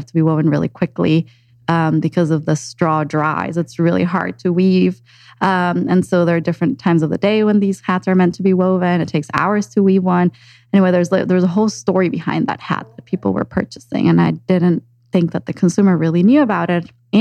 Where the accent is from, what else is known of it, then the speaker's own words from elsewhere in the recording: Ecuador; moved away as an adult; I grew up in Ecuador, South America. My family's still there. And I left when I was 18 to pursue my college education.